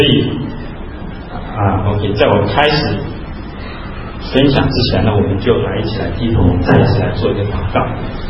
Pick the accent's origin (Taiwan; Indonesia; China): China; 你觉得我们中国人在过年的时候，我们新年祝贺